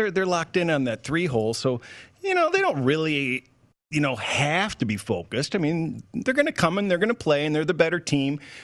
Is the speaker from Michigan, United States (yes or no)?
yes; Detroit, Michigan, United States; You know, growing up in Detroit, I followed it religiously